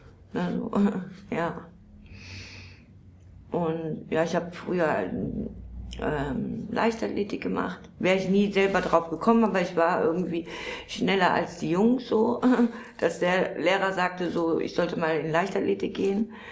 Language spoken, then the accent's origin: German; Krefeld, North Rhine-Westphalia, Germany; born there; ich bin in Krefeld geboren, Krefeld-Oerding geboren